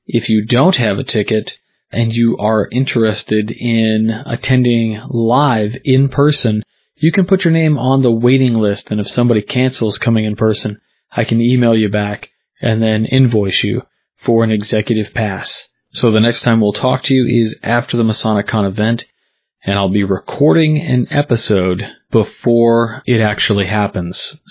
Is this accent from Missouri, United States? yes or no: yes; Missouri, United States; I told him I was from Missouri, and we shook hands